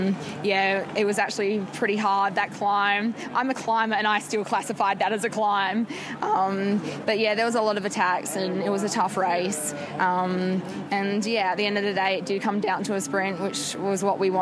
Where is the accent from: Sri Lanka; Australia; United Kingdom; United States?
Australia; South Australia; now in Girona, Spain; I grew up in South Australia